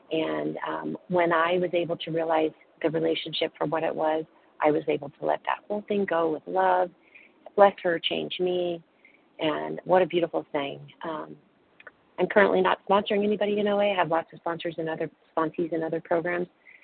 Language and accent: English; Newport Beach, California, United States; Oh, I'm from Newport Beach. Oh, California.